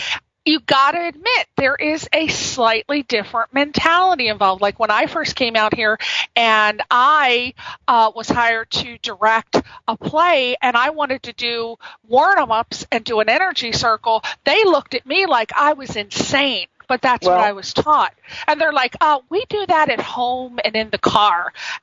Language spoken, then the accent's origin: English; East Coast, United States; Now, I come from East Coast